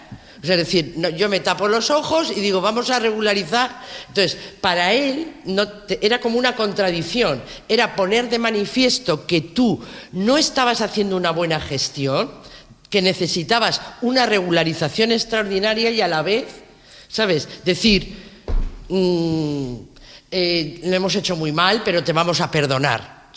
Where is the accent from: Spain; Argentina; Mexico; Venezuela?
Spain; aquí tengo papeles, soy española, no necesito una ayuda